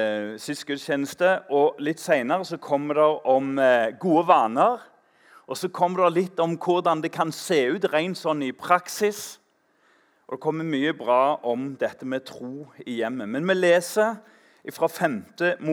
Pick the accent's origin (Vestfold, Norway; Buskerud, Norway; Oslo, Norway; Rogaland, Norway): Rogaland, Norway; Tananger; Og i Tananger, der jeg vokste opp, så hadde vi mye sånt.